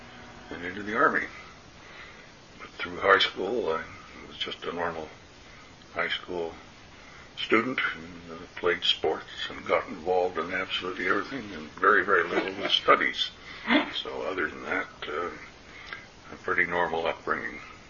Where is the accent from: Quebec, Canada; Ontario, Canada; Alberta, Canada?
Ontario, Canada; Hamilton; also born or lived in Walkerville; Well, born in Walkerville, Ontario. Grew up in Hamilton. Went to schools, public school and high school in the west end of Hamilton.